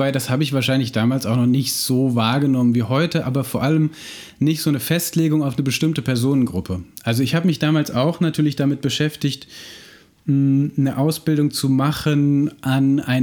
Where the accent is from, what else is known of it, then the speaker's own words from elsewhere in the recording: Gießen, Hesse, Germany; accent: Central Hessian; ich bin in Gießen zur Schule gegangen. Da gab es irgendwie eine große amerikanische Kaserne. Aber nochmal zurück zum R. Unser R ist einfach mittelhessisches Platt.